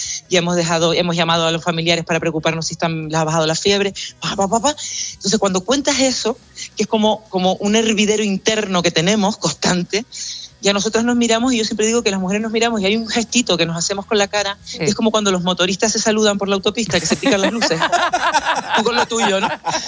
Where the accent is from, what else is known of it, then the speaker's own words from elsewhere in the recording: El Paso, Canary Islands, Spain; ¿y si Woody Allen hubiera nacido en El Paso, que es donde mi pueblo, en La Palma?